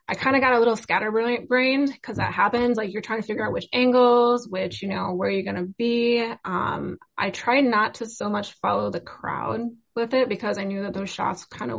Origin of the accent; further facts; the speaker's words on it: Midland, Michigan, United States; also born or lived in Jackson; I'm from Midland, so that's the Tri-Cities area. And then I spent the rest of the time down, like I lived in Jackson, Michigan for about 6 years and then went east toward Detroit.